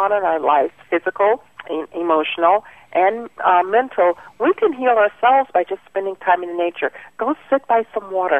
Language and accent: English; New York, United States; moved away; I'm from the East Coast originally in New York, and I used to get teased by my friends after I moved out here.